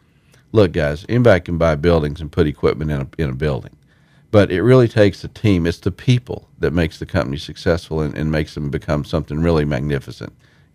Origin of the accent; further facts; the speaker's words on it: Texas, United States; also born or lived in California; being I was raised in Texas originally on a cattle ranch. I spent 10 years active duty in the Air Force, but recently from California.